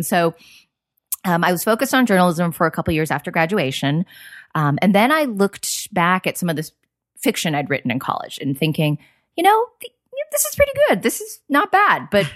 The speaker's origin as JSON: {"language": "English", "region": "California", "country": "United States", "tie": "born or raised there", "said": "So I grew up in the Bay Area."}